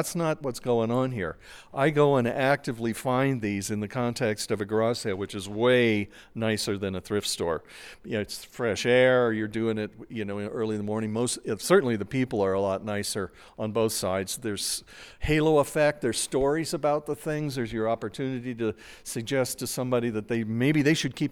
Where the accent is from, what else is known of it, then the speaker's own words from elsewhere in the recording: Boulder, Colorado, United States; I grew up here in Boulder